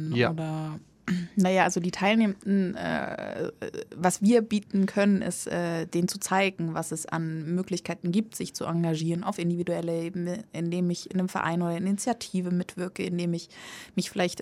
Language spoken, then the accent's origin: German; Saxony, Germany; ich komme ja aus Sachsen.